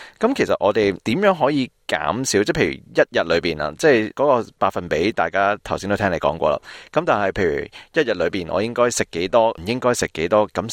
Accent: China; now in Australia; 我哋中國人特別中意食啲即食麵

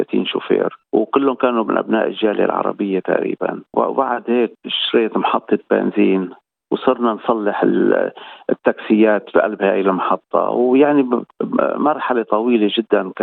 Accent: Lebanon; moved away as an adult; now in Australia; نحن أصلا يعني ما كناش في معلقة ذهب من تبنا في لبنان، يعني نحن انخلقنا كنا ندرس ونشتغل. فلما جينا لهون ما اختلف علي أشياء كتيرة لأنه اشتغلنا مع عرب وأهل مرتي عرب هون

